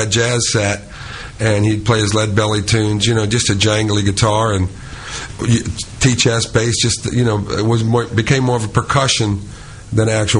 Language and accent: English; Louisiana, United States; I'm from Louisiana, too, and they have... They make them out of all sheet metal for the Zydeco bands, for the Cajun bands.